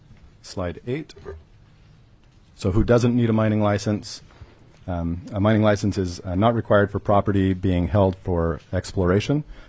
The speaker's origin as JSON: {"language": "English", "region": "Utah", "country": "United States", "said": "I come from Utah. We have one of the largest open pit mines there."}